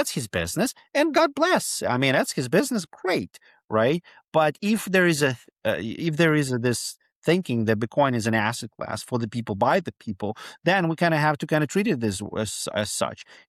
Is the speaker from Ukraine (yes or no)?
yes; Ukraine; now in United States; I mean, we live in America. I'm originally from Ukraine.